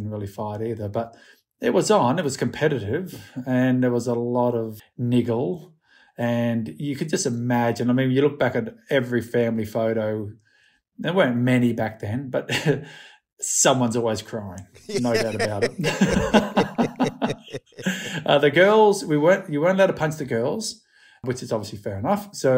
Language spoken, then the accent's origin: English; Mount Isa, Queensland, Australia; So I grew up in Mount Isa, but I've always said one of nine kids